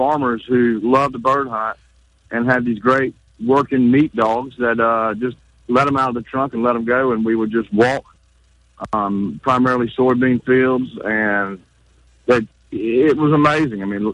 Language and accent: English; Chester, South Carolina, United States; now in Columbia, United States; Well, I'm from Chester. I live in Columbia now, and I grew up.